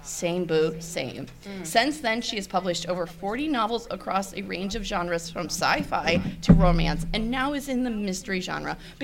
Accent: United States; I'm from the New York-Pennsylvania border, so we don't talk like this.

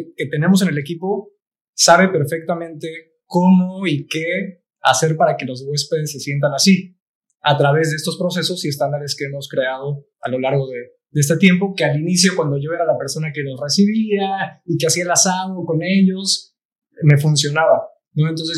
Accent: Cancún, Quintana Roo, Mexico; yo vivía en Playa del Carmen mientras trabajaba en Tulum en la construcción. Y cuando yo vivía ahí, pues yo soy de Cancún y muchos de mis amistades son de Cancún.

